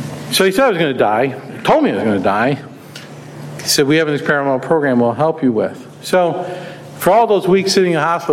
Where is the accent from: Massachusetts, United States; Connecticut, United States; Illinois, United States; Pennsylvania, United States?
Illinois, United States; Chicago; now in Detroit, United States; I grew up in Chicago. I've been in Detroit for 38 years, trying to stay alive.